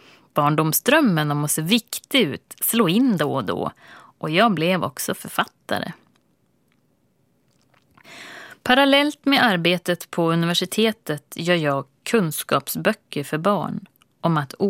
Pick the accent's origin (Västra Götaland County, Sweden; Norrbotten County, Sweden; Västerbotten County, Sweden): Västerbotten County, Sweden; Vännäs; Den vintern störtade jag ut för slalombacken hemma i Vännäs i min blå overall.